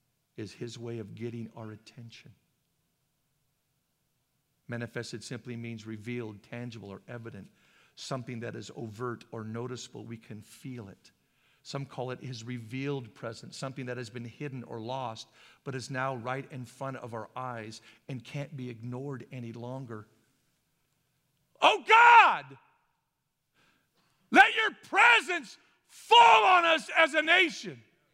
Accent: Boise, Idaho, United States; accent: Idaho; And now I'm from Boise, Idaho. And she goes, yeah, you have an Idaho accent. I go, what? I have an accent too.

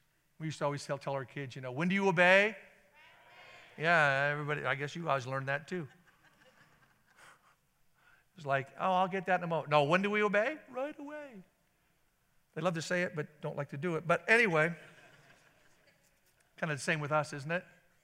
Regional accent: Idaho, United States; I'm from Idaho, football player.

